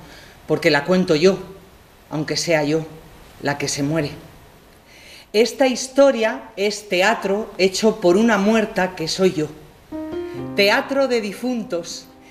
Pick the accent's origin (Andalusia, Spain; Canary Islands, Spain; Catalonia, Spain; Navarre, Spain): Navarre, Spain; now in Madrid, Spain; Vivimos en Madrid desde hace muchos años, pero como somos navarros